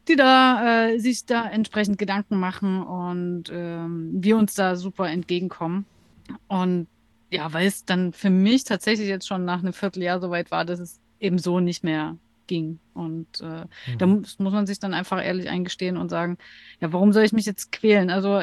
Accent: Dresden, Saxony, Germany; Dresden wäre, meine Heimat

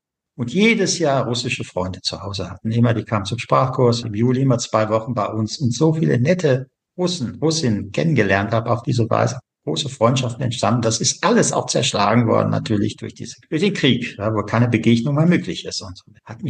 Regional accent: North Rhine-Westphalia, Germany; unter anderem in meiner Heimat, dem Ruhrgebiet

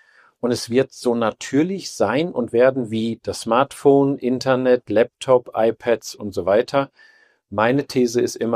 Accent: Hagen, North Rhine-Westphalia, Germany; now in Meissen, Germany; Und ich komme aus Hagen bei Dortmund in Westfalen und bin jetzt wohnhaft in Meißen in Ostdeutschland.

